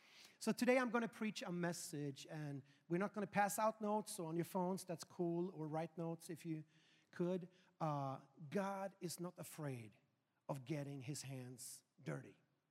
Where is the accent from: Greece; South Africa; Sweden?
Sweden; English is a second language; Preach it, white boy, was like 80%. I'm born and raised in Sweden, so yes, I can relate.